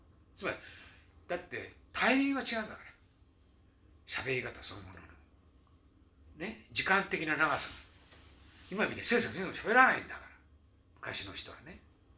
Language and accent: Japanese; Tokyo, Japan; 江戸っ子の俺が関西弁喋ったら変だよって言われて、